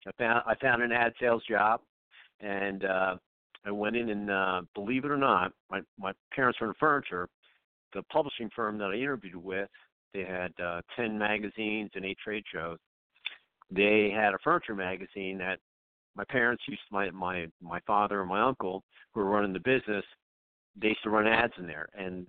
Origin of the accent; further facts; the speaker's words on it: Philadelphia, Pennsylvania, United States; I'm from Philadelphia originally, up in the Northeast.